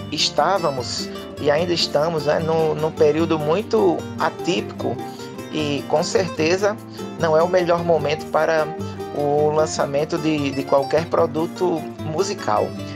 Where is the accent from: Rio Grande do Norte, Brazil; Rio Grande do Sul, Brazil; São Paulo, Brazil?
Rio Grande do Norte, Brazil; Natal; Nós somos de Natal, Rio Grande do Norte